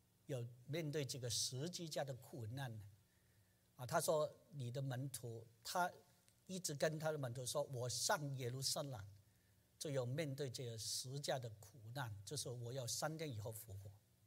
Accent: China; 跟我们今天做追思礼拜或是我们中国人安葬的仪式是完全不一样

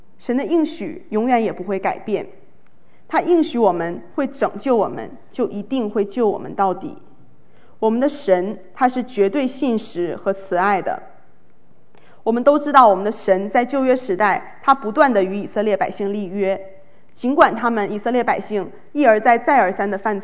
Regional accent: China; 你知道在对于我们从中国来的这个学生来说，高考是我们人生非常非常重要的转折点

